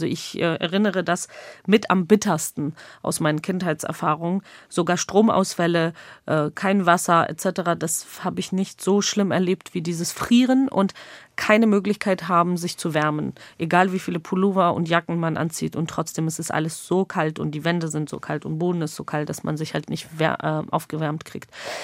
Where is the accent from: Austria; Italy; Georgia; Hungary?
Georgia; mit meiner Jugend in Georgien in den 90ern beschäftige